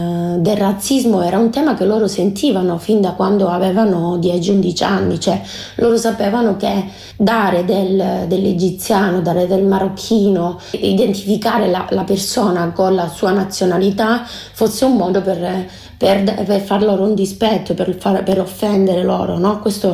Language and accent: Italian; Southern Italy, Italy; ci sono io che sono terrona